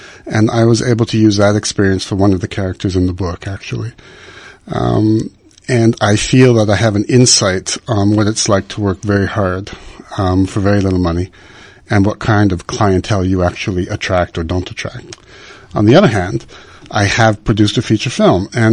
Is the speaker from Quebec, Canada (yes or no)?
yes; Montreal, Quebec, Canada; I'm the seventh. I'm the youngest boy. And I grew up in East End, Montreal, which is Rosemount.